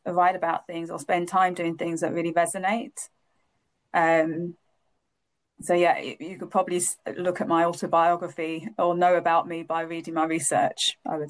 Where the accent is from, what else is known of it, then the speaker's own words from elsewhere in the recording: United Kingdom; what it meant to be a black woman growing up in the UK.